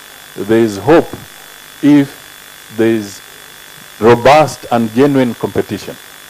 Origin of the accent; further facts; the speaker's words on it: Kenya; we, as a Kenyan nation today, are going through a difficult economic time. Some of the issues self-inflicted as a Kenyan people